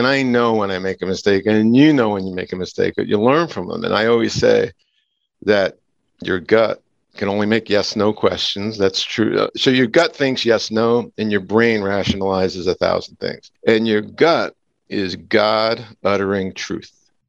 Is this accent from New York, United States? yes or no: no; Hoboken, New Jersey, United States; also born or lived in Hasbrouck Heights; And yet I come from 9 kids. I grew up in North Jersey, Hoboken and Hasbrook Heights, and I was born in 1963.